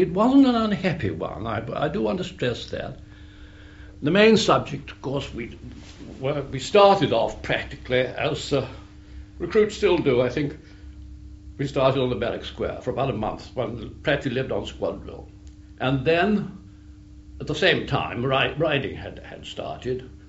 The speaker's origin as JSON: {"language": "English", "town": "Baldock", "region": "East of England", "country": "United Kingdom", "tie": "born there", "said": "I was born at Baldock in Hertfordshire in January 1898, and I was at school at Halebury in 1914-15"}